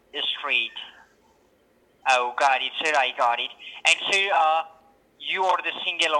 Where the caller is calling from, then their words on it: Washington, United States; Sir, I'm calling you from Washington, the state of Washington.